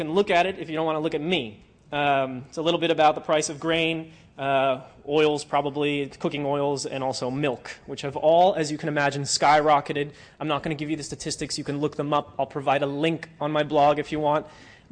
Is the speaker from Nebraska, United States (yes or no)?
no; Newark, New Jersey, United States; born there